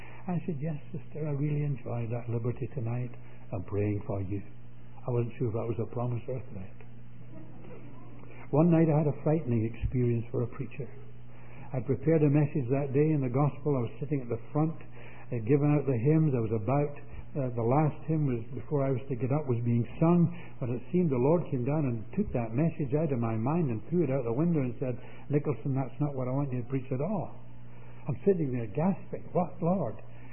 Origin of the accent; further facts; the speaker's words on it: Scotland, United Kingdom; Being a Scot, I always devised a means whereby I could give them a little pocket money.